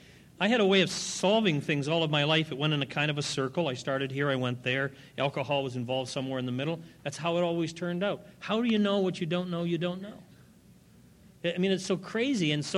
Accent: Canada; I've got rights. I'm a Canadian.

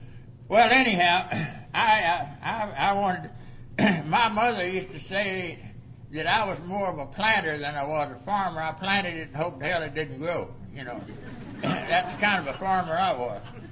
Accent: Funston, Texas, United States; born or raised there

